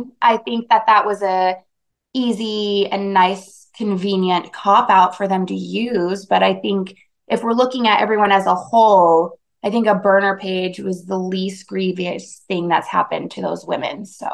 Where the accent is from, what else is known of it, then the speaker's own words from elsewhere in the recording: Arizona, United States; also born or lived in Boston; now in Salt Lake City, United States; No. I was actually born in Boston and pretty much raised in Arizona.